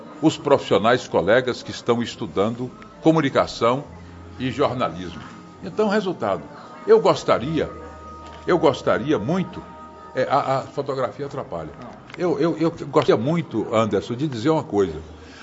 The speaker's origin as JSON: {"language": "Portuguese", "town": "Vitória da Conquista", "region": "Bahia", "country": "Brazil", "said": "A importância é quem tem a minha terra, é a nossa terra, é a vitória da conquista."}